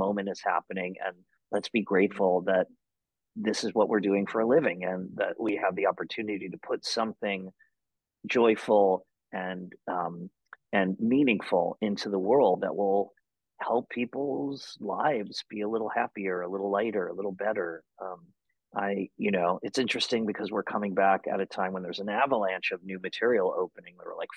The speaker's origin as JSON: {"language": "English", "region": "Texas", "country": "United States", "tie": "born there", "said": "the fact that I was born in Texas seems to surprise most people. So I like to say I'm Texan."}